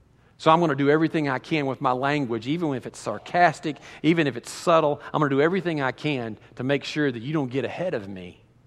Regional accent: Kentucky, United States; I'm from Kentucky, okay?

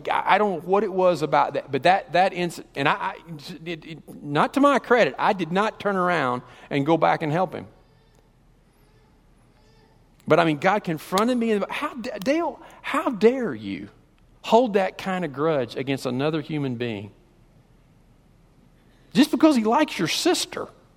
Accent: Kentucky, United States; I mean, this guy, I'm from Kentucky, this guy, I could not stand him.

